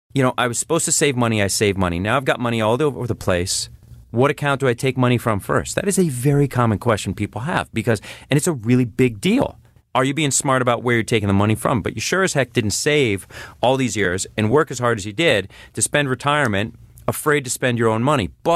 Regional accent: Durham, Connecticut, United States; And I grew up in Durham. The Durham Fair is here.

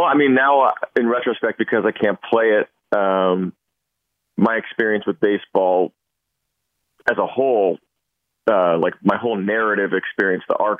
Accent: California, United States; Well, so I grew up in the Bay Area in the late 80s, early 90s.

